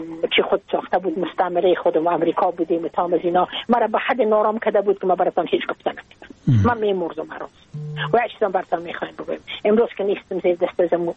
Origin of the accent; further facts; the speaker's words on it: Afghanistan; ما اید افغان استم ما مربوط افغانستان استم ما مربوط نیم سرزمین نازمین استم